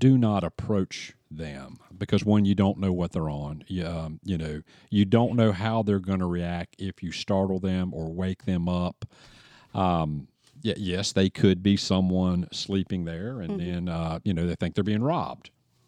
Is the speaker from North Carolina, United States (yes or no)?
yes; Trent Woods, North Carolina, United States; when I was a young child growing up in Trent Woods, man, we could leave our front doors open, windows open, cars unlocked, windows down.